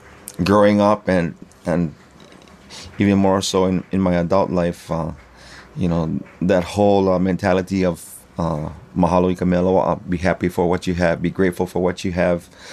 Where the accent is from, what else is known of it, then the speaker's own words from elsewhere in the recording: Hawaii, United States; it's something that we grew up with in Hawaii, you know, I mean, doing outdoor parties and doing big luaus